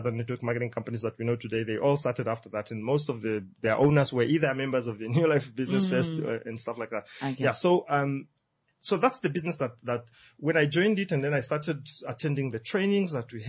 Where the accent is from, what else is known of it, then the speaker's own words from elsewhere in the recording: Outapi, Omusati, Namibia; So that's, I'm from Otapi town. That's my hometown. And, so I grew up there. And, so I came to Windhoek